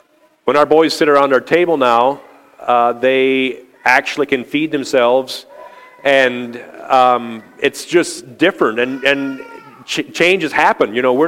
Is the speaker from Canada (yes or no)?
yes; Canada; born there; I was born in Canada and I remember going back visiting my grandpa